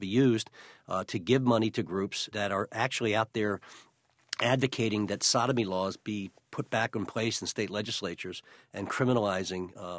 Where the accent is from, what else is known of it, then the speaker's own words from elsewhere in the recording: Philadelphia, Pennsylvania, United States; Well, that's a euphemism that we use. We're Philadelphian, so we speak our mind.